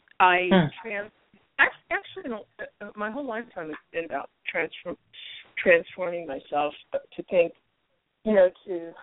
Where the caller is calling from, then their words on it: Arizona, United States; Like the previous caller, Arizona.